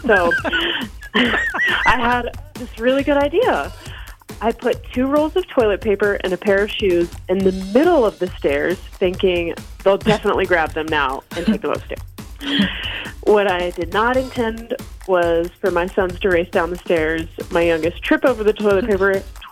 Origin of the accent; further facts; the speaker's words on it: Stoughton, United States; I'm from Stoughton.